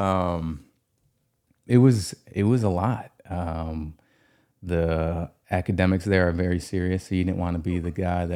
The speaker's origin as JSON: {"language": "English", "town": "Milwaukee", "region": "Wisconsin", "country": "United States", "tie": "born or raised there", "said": "I was born in Milwaukee on the south side."}